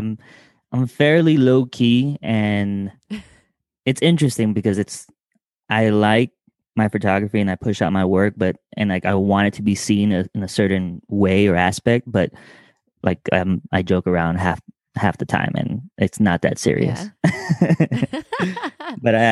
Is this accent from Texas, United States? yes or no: yes; Texas, United States; also born or lived in Georgia / Florida; And, you know, I'm originally from Texas, spent some time in Georgia, and then you know me from Florida, and then we came out here.